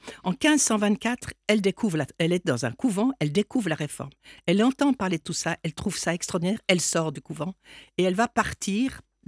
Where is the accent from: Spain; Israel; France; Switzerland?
Switzerland; Peut-être que vous avez remarqué ou pas que je suis de Suisse. Certains me disent que j'ai un accent, d'autres pas.